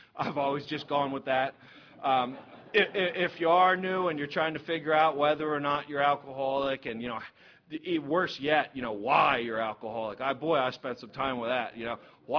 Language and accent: English; Ocean City, United States; I'm a surfer from Ocean City.